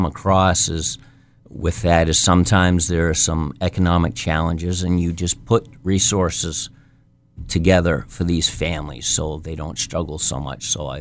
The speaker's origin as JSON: {"language": "English", "town": "Milan", "region": "New Hampshire", "country": "United States", "tie": "born or raised there", "said": "And growing up in Mylan, New Hampshire, I know that, I mean, there's not a lot of large corporate support"}